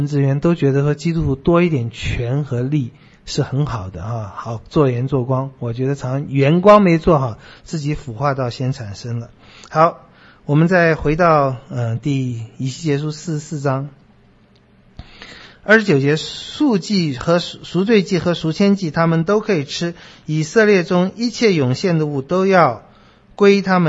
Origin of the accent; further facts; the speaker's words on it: China; 这个在我们中国人也有这样的观念哈。